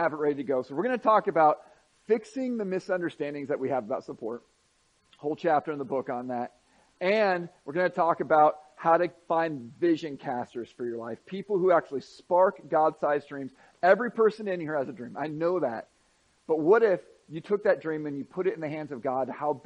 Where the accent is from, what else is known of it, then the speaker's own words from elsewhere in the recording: United States; I'm American. Like, I don't need to have that with me.